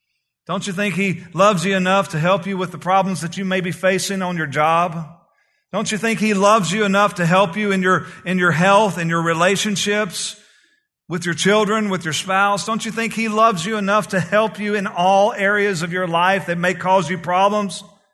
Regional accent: Texas, United States; Y'all know I'm from East Texas. I say hogwash.

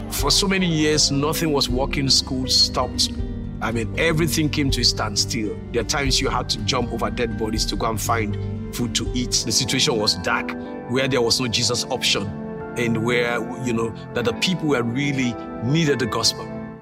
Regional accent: Sierra Leone; and I grew up in Sierra Leone. It was a difficult life. There was a lot of poverty all around us.

